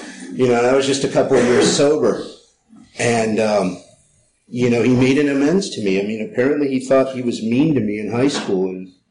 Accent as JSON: {"language": "English", "town": "San Francisco", "region": "California", "country": "United States", "tie": "born or raised there", "said": "When growing up in San Francisco, I went to Sacred Heart High School."}